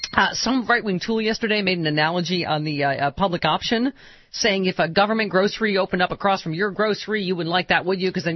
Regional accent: Buffalo, New York, United States; It's kind of inconvenient to be on in my hometown of Buffalo, isn't it?

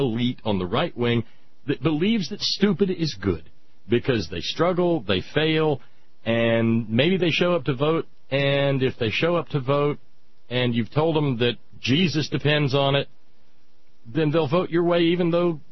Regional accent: the South, United States; I grew up in the South, where the hatreds were a little bit more pronounced and a little bit more wide open and observable, I guess.

